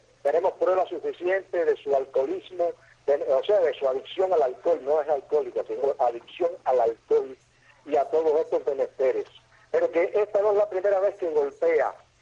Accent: Cuba

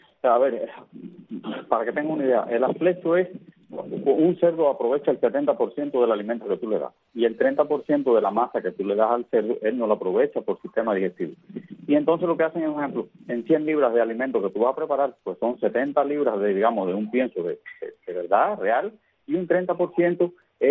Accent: Cuba; Pero como cubano

